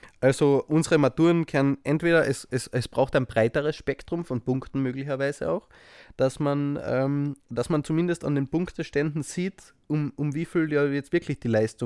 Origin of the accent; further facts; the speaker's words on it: Austria; bei uns in Österreich